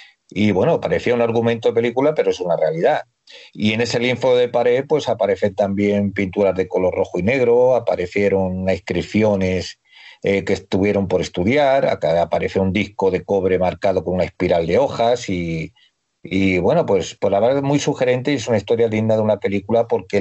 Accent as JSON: {"language": "Spanish", "town": "Toledo", "region": "Castilla-La Mancha", "country": "Spain", "said": "aparte de que soy un toledano de pro"}